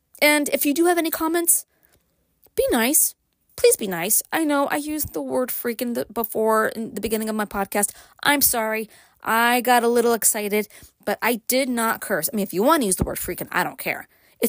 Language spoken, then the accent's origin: English; Brooklyn, New York, United States; I have a book about growing up in Brooklyn and moving to upstate.